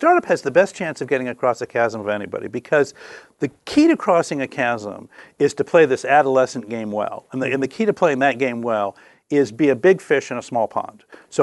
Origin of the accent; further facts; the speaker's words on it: Oregon, United States; Well, so what happened was I grew up in Oregon.